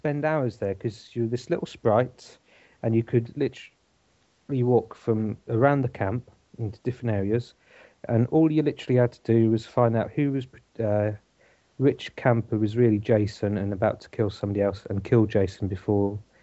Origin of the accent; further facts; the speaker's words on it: East of England, United Kingdom; I was from Norfolk.